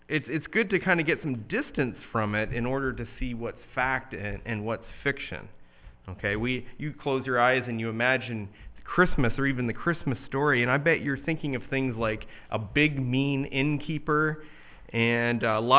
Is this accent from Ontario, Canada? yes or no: yes; Toronto, Ontario, Canada; born there; Lot comes down to the fact that I was born in Toronto.